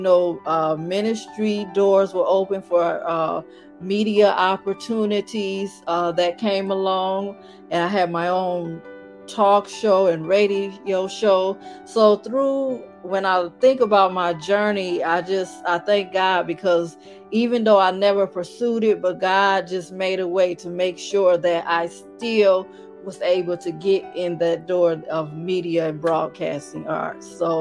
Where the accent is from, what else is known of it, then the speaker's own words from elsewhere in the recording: Detroit, Michigan, United States; Well, I am the oldest of 2 sisters and 1 brother. So growing up, we had a lot of fun.